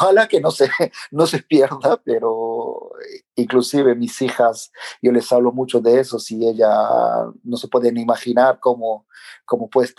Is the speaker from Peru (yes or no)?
yes; Pucallpa, Ucayali, Peru; este año tendríamos que estar con toda la familia en Perú, en mi ciudad natal, en Pucallpa